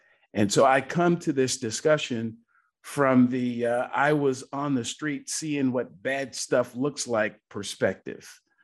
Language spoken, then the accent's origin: English; Seattle, Washington, United States; now in Atlanta, United States; So I currently live in the outskirts of Atlanta, Georgia. I'm originally from Seattle, though, of all places in the U.S., and I moved here a number of years ago.